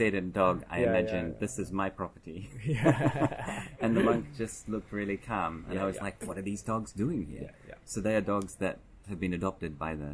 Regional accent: New Zealand; I come from New Zealand

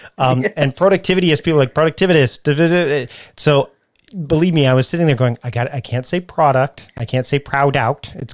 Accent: Canada; accent: Canadian; if it was a Canadian accent, I'm Canadian, so it would be product.

